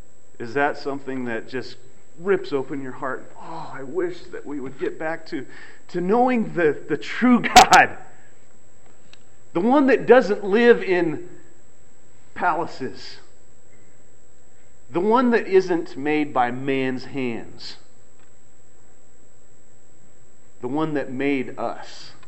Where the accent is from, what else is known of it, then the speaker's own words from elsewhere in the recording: Colorado, United States; I'm from Boulder County. Mother Earth is worshipped a lot in Boulder County.